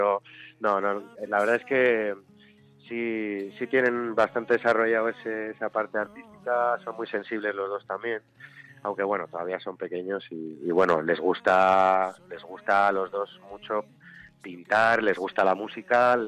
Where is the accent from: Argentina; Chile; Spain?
Spain; San Sebastián, Basque Country; Aparte que soy de Donosti. En Donosti ya sabes cómo es el clima.